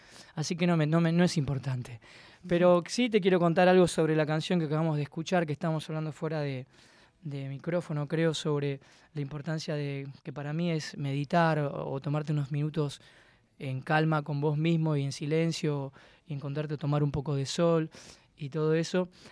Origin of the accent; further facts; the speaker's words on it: Buenos Aires, Argentina; born there; de aquella costa del río Paraná de Las Palmas, incluso se llevó balnearios completos, y el lugar donde yo nací se borró